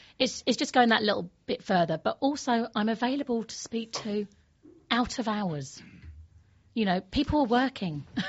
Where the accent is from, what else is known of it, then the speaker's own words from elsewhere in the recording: Maidstone, South East England, United Kingdom; Maidstone.